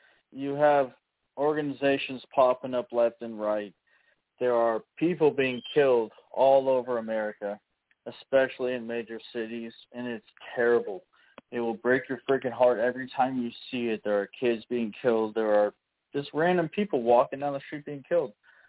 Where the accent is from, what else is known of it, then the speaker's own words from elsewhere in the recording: United States; No, I'm American.